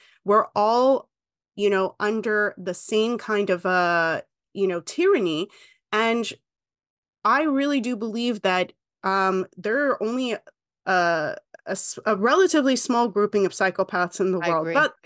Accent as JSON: {"language": "English", "country": "Canada", "said": "And I'm a Canadian. I can't vote for Trump."}